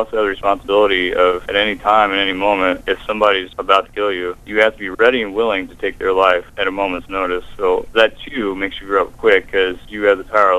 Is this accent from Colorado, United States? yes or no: no; Maryland, United States; I grew up near Chrisfield. I always go down the docks with my dad, and we'd get fresh oysters off the boat, fresh crabs.